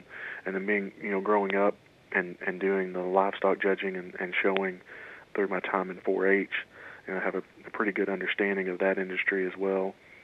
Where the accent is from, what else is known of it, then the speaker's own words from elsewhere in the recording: Kentucky, United States; I was born and raised in Callaway County, and I grew up on a farm.